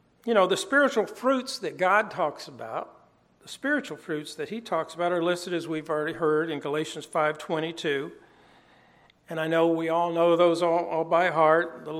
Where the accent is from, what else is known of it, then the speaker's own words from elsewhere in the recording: Tennessee, United States; Growing up in Tennessee, we'd always go through Georgia, and we would always load up on these Georgia peaches.